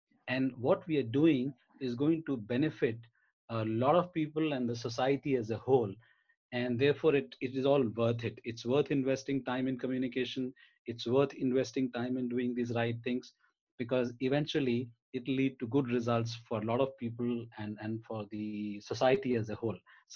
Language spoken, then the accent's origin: English; India; I grew up in India and witnessed a lot of challenges of poverty, of inequality